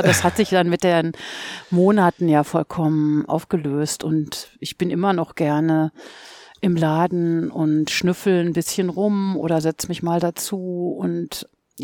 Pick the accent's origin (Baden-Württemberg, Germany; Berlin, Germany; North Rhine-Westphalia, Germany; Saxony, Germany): North Rhine-Westphalia, Germany; now in Würzburg, Germany; Ich bin tatsächlich ja keine gebürtige Würzburgerin, sondern ich komme ja aus dem Ruhrgebiet